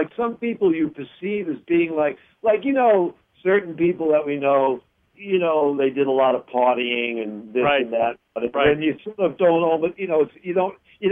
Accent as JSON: {"language": "English", "town": "Brooklyn", "region": "New York", "country": "United States", "said": "they're from Queens, I'm from Brooklyn."}